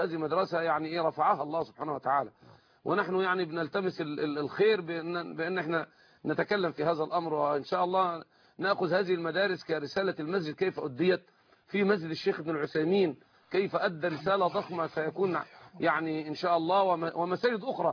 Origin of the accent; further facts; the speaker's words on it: Egypt; عندنا في مصر